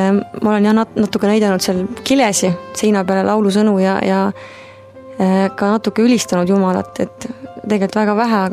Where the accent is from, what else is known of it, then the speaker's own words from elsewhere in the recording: Pärnu, Pärnu County, Estonia; now in Tallinn, Estonia; Ma olen tegelikult pärit nüüd Pärnust, aga õppisin nüüd pedagoogika ülikoolis 4 aastat.